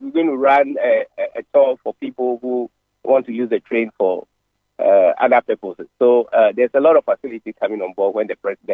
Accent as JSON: {"language": "English", "country": "Ghana", "said": "So as Ghanaian, we need to be extremely grateful"}